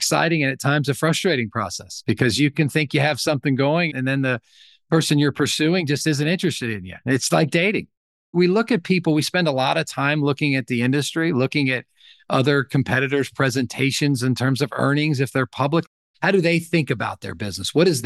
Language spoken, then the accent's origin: English; Florida, United States; I grew up on the Gulf Coast of Florida, so I used to love the saltwater fish, and now I live close to the mountains of North Carolina